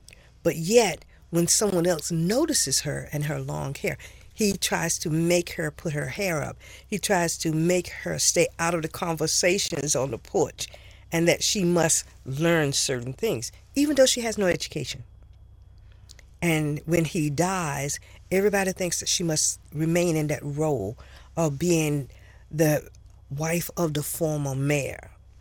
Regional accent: North Carolina, United States; also born or lived in Missouri; I lived in Missouri for 4 years. So I understand about dialect and how different. As a Southerner, I'm from North Carolina.

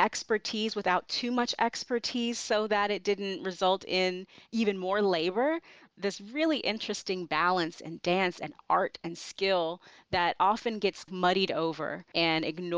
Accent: Chicago, Illinois, United States; I was back in my hometown of Chicago

